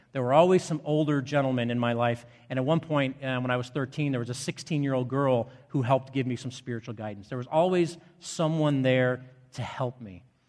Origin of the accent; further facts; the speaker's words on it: Chicago, Illinois, United States; Although I grew up here in Chicago, in the city, I grew up attending Moody Church